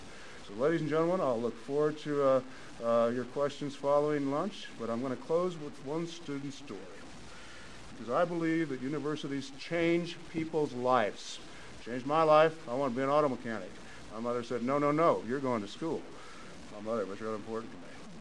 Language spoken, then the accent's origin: English; Texas, United States; It comes naturally. I'm a Texan, after all.